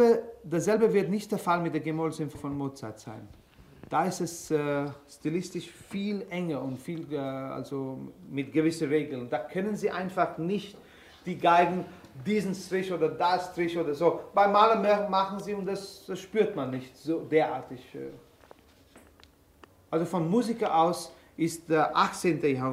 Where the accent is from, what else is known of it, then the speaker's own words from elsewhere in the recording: India; und ich als Inder sage